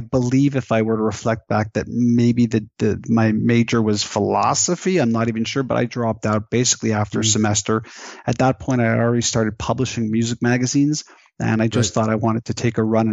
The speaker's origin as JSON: {"language": "English", "town": "Montreal", "region": "Quebec", "country": "Canada", "tie": "born or raised there", "said": "Born and raised in Montreal, still live here, very much love the city, very multicultural."}